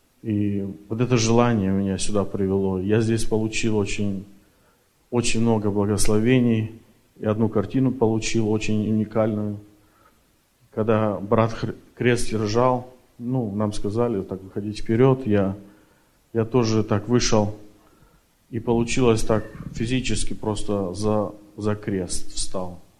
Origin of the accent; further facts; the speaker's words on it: Canada; Я приехал из Канады.